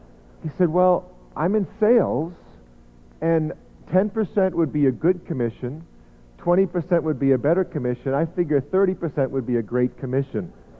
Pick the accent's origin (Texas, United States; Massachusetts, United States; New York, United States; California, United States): Massachusetts, United States; Lexington; I'm from Lexington, Massachusetts, and I was teaching this in my own home church